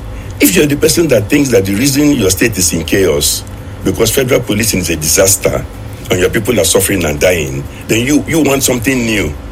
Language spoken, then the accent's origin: English; Nigeria; I'm a Nigerian and I'm alive, I'm an entrepreneur, an economist, a businessman